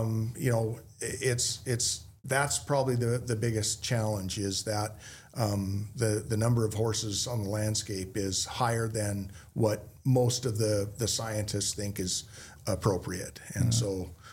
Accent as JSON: {"language": "English", "town": "Winnemucca", "region": "Nevada", "country": "United States", "tie": "born or raised there", "said": "I grew up in Northern Nevada, Winnemucca, Nevada"}